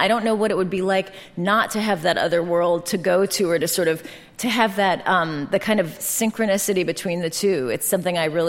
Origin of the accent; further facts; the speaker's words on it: San Francisco, California, United States; I mean, I grew up in San Francisco, so if I was in Europe, it was a 9-hour time difference